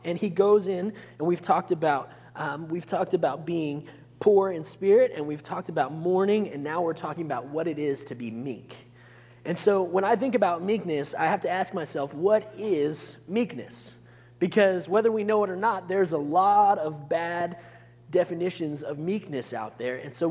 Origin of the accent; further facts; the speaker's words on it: Phoenix, Arizona, United States; growing up, I grew up in Phoenix, Arizona